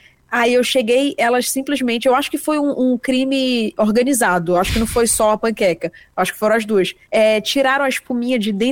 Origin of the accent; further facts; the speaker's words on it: Manaus, Amazonas, Brazil; moved away as an adult; now in São Paulo, Brazil; Sou de Manaus, Amazonas, morei lá até meus 24 anos e me mudei para São Paulo, que é onde eu moro hoje